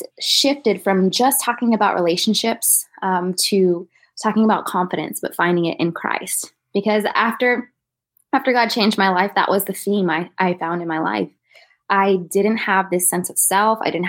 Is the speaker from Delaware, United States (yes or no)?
no; Fort Worth, Texas, United States; I'm actually from Fort Worth, Texas. And, on the southwest part.